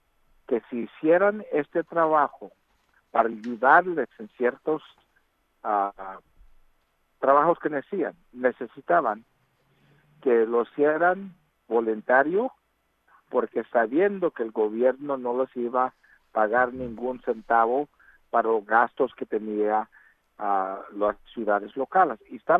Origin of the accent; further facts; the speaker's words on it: United States; born there; han cogido todos los derechos que tengo yo que nací aquí en los Estados Unidos.